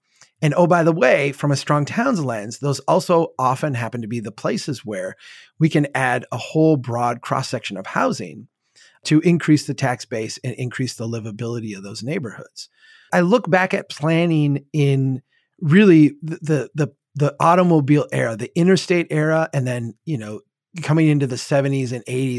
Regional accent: Minnesota, United States; I'm from Minnesota. I like a lot. Minneapolis has been a leader on a lot of things.

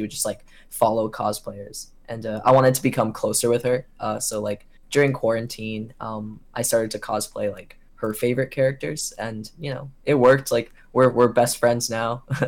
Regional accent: Los Angeles, California, United States; moved away as an adult; now in New York, United States; Yeah, so I'm a cosplayer from Los Angeles originally, but then I moved to New York for college

